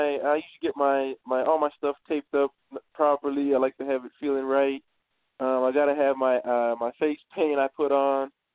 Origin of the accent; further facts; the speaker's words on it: Canada; Or maybe a Canadian theme, just because I'm from Canada